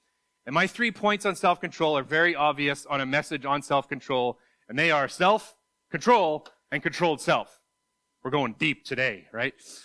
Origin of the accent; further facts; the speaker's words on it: Winnipeg, Manitoba, Canada; I'm from Winnipeg and coming out for the weekend to be a part of the service this morning